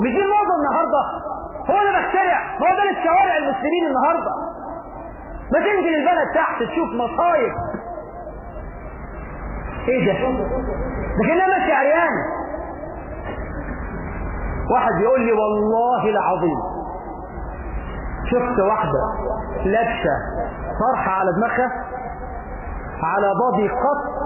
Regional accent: Egypt; احنا في مصر يبدو ان احنا فهمنا حديث النبي بالمقلوب

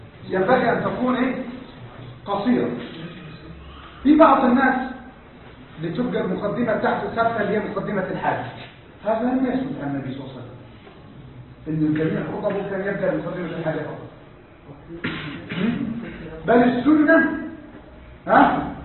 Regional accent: Upper Egypt, Egypt; انا صعيدي

